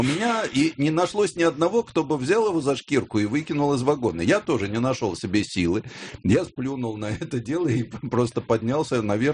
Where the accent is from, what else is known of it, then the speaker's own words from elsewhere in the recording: Moscow, Russia; я как любой москвич.